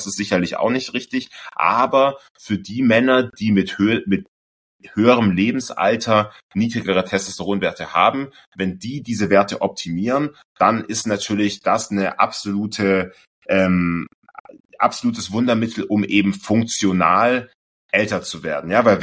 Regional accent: Baden-Württemberg, Germany; ich komme ja aus dem Schwabenland, aus der Nähe von Tübingen

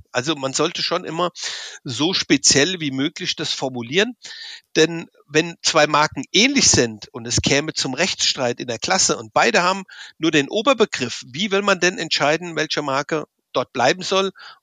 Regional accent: Frankfurt, Hesse, Germany; now in Würzburg, Germany; Also ich bin eigentlich ein Ur-Frankfurter Bub, bin in Frankfurt aufgewachsen, Schule, Abitur, was man halt so da alles so vor Ort macht. Und habe jetzt mein Unternehmen in Würzburg, in Unterfranken, auch nah an Hessen

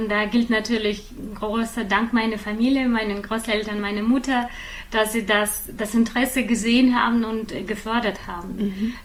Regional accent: Nizhny Novgorod, Nizhny Novgorod Oblast, Russia; mit 8, 9 war ich in Russland, in meiner Heimatstadt Nizhny Novgorod, an einer Musikschule

